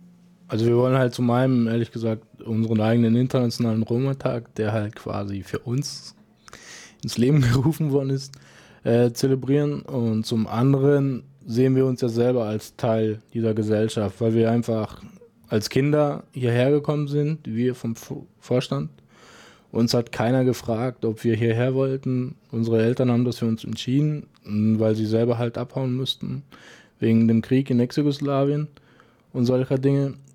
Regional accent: Freiburg, Baden-Württemberg, Germany; bitte nenn mich nicht Zigeuner, sondern wenn, dann bin ich Roma, ja. Als allererstes bin ich Mensch und genauso wie du und ich bin auch Freiburger

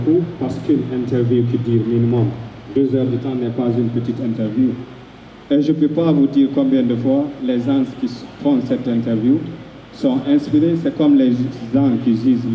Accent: Senegal; now in Immendingen, Germany; Ich komme aus Senegal und ich habe hier in Freiburg in der Lohastraße 1 Jahr und 6 Monate gewohnt. Und ich wohne nicht mehr in diesem Lager. Ich wohne jetzt in Immendingen.

